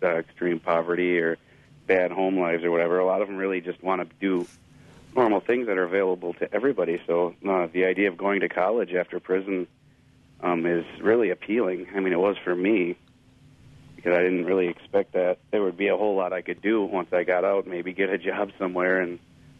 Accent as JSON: {"language": "English", "town": "New Lisbon", "country": "United States", "tie": "born or raised there", "said": "Well, I wound up in prison when I was 19. I grew up in New Lisbon, a pretty small town."}